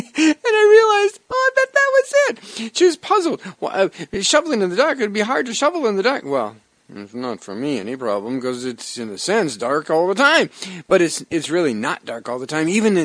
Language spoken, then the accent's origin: English; Wisconsin, United States; now in St. Louis, United States; I grew up in Wisconsin. And not that I moved here to St. Louis to get away from the snow